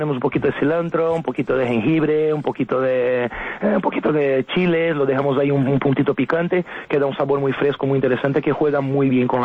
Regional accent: Brazil; Spanish is a second language; now in Spain; Yo soy brasileño.

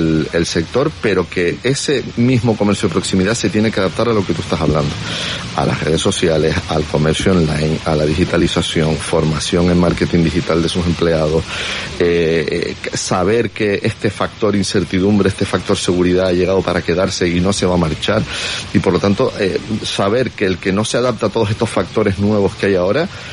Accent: Canary Islands, Spain; los únicos que podemos comprar aquí somos los propios canarios

